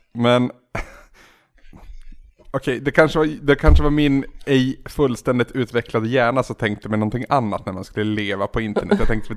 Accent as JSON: {"language": "Swedish", "town": "Bollnäs", "region": "Gävleborg County", "country": "Sweden", "tie": "born or raised there", "said": "Jag ska inte säga att jag har majoriteten av mina vänner hemma i Bollnäs, för så är det faktiskt inte."}